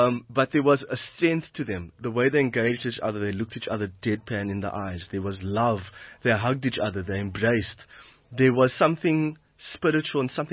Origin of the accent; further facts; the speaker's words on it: Western Cape, South Africa; also born or lived in Johannesburg, South Africa; Growing up in the Cape Flats myself, moving to Joburg, moving to Yeovil